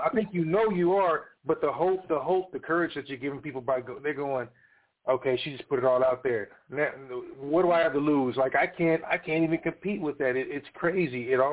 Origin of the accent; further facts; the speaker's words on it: Kansas City, United States; Because let's face facts, we're all from Kansas City. Like, we're family.